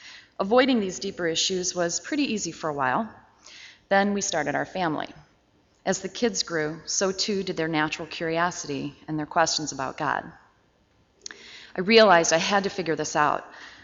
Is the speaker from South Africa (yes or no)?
no; Wildwood, United States; Much to my surprise, I found this place right in my own backyard. I grew up here in Wildwood